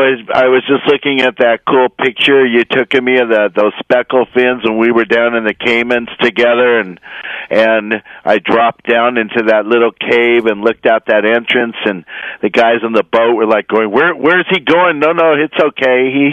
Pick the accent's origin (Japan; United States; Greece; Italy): Italy; Rome, Lazio; I grew up in Rome as a kid.